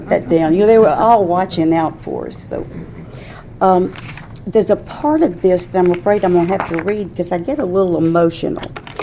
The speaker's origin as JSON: {"language": "English", "town": "Augusta", "region": "Georgia", "country": "United States", "said": "I'm originally from Augusta, but my daddy was from Charleston, and the majority of my family lives in Charleston. … … all family."}